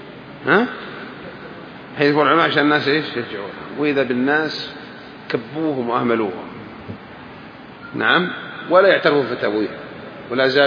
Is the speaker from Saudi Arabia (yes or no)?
yes; Saudi Arabia; عندنا في المملكة العربية السعودية